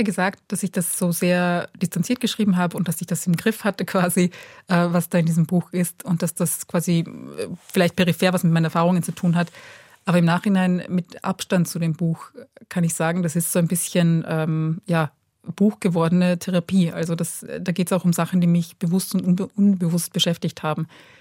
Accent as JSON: {"language": "German", "country": "Bosnia & Herzegovina", "first_language": "Bosnian", "said": "beziehungsweise aus dieser bosnischen Sprache, die meine Eltern mit mir sprechen, beziehungsweise das quasi meine Muttersprache ist."}